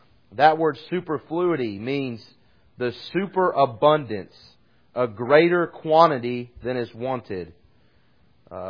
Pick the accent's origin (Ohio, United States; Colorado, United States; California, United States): Ohio, United States; I talked to a friend of mine. I grew up with in Ohio.